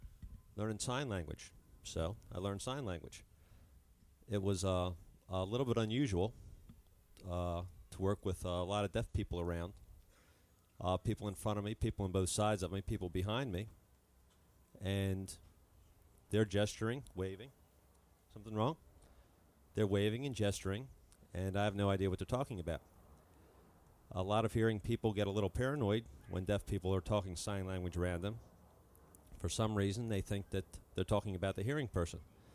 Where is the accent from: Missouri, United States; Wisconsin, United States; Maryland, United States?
Maryland, United States; Baltimore; now in Washington, United States; I work at Washington Post. I grew up in Baltimore, and I moved to Washington, D.C. about 10 years ago.